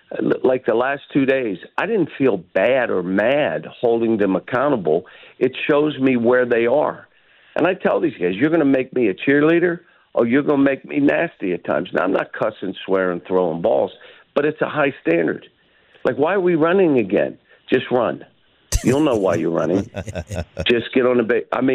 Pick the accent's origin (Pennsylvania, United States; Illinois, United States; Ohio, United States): Pennsylvania, United States; Pittsburgh; and I grew up in Pittsburgh, so known him and unbelievable coach.